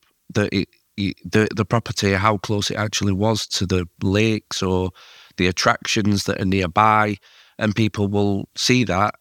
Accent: Yorkshire and the Humber, United Kingdom; And especially as a Yorkshireman, we like to see and we like to talk to people face to face

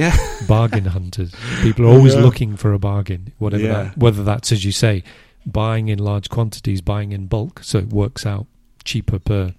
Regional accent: United Kingdom; That we're English and we're English teachers, coaches

